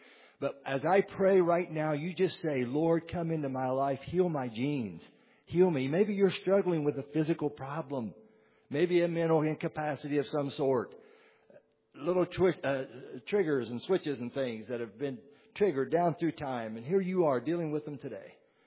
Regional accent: West Virginia, United States; And even though I'm from West Virginia, I managed to get out of the gene pool, okay?

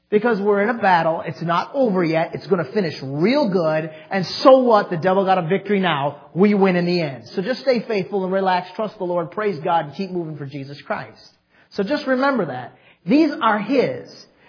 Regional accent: United States; I would be willing to fight and die to maintain my freedom as an American.

